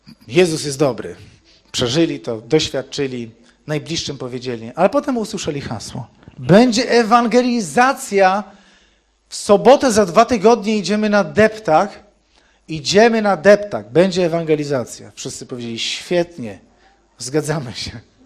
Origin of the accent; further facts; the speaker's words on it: Szczecin, West Pomeranian Voivodeship, Poland; miałem 21 lat, bo ja ze Szczecina w ogóle pochodzę. Wróciłem po 2 latach nieobecności do Szczecina